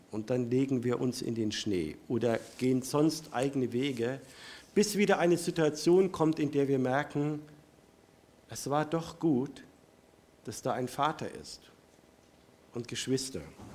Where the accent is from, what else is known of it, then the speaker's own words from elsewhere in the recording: Neuendettelsau, Bavaria, Germany; also born or lived in Neustadt an der Aisch; Und ich komme aus Neustadt an der Aisch, also auch Zentralmittelfranken, bin in der Nähe von Ansbach in Neuendettelsau geboren und da auch aufgewachsen